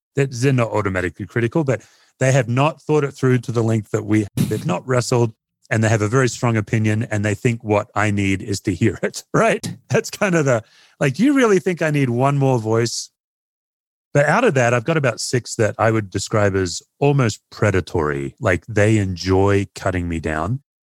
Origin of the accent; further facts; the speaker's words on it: Australia; Aussies, I know a few of us, we actually work very hard at the image of being laid back.